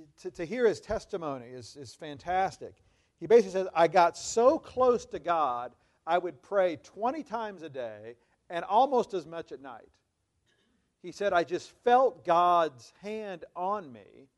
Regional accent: Scotland, United Kingdom; Scotland is my heritage. I'm Scottish.

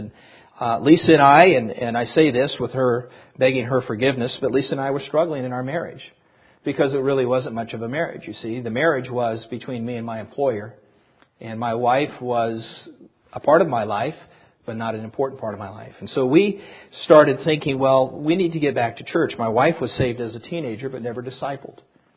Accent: Midwest, United States; But growing up in the Midwest, really, the Northeast was the last place I ever thought that I would move to.

